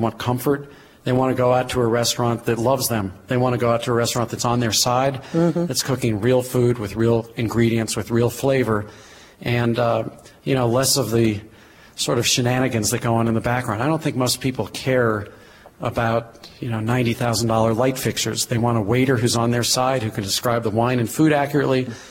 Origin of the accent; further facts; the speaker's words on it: St. Louis, Missouri, United States; When I grew up in St. Louis, I would travel to Chicago all the time.